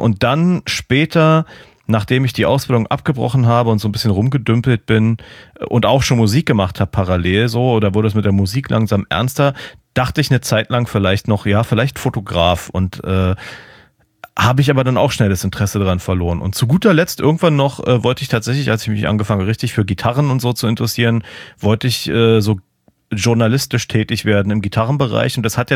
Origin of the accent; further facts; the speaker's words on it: Germany; aber ich als Piefke war nur so, ja, ich will irgendwas mit Autos machen, so.